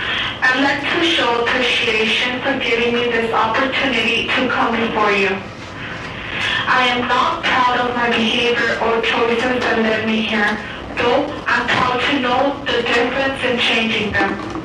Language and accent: English; Yuma, Arizona, United States; So I'm from Yuma, Arizona, and I was staying here at Phoenix, but I went back home to Yuma.